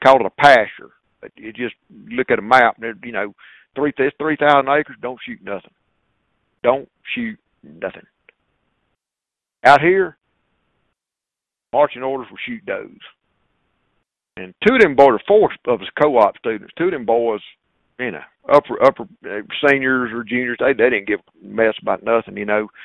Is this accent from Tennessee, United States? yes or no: no; Inverness, Mississippi, United States; I grew up hunting in around Inverness, Mississippi with my granddaddy.